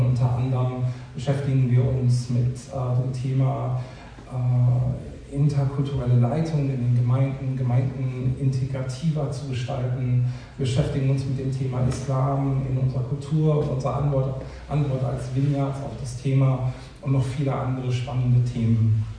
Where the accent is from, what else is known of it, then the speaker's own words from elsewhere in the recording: Hesse, Germany; also born or lived in Berlin; wir sind vor einiger Zeit aus Berlin zurückgezogen in meine Heimat im Norden von Hessen